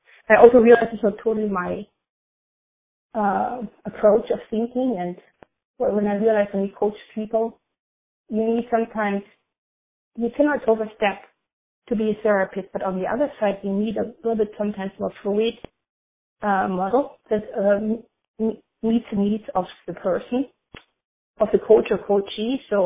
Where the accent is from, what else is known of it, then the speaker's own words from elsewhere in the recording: Germany; English is a second language; now in Oakland, United States; I live in the San Francisco Bay Area in Oakland, and I come originally from Germany. I live here for many years now in the U.S.